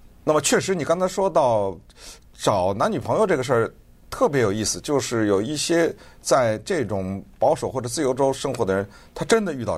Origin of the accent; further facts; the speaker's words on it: California, United States; 这个男的听说我是加州的